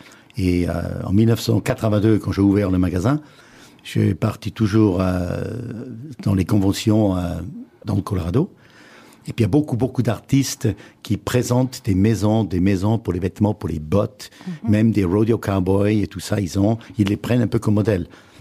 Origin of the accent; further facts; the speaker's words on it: German-speaking Switzerland, Switzerland; moi j'ai grandi en Suisse alémanique et puis je grandis sur une ferme.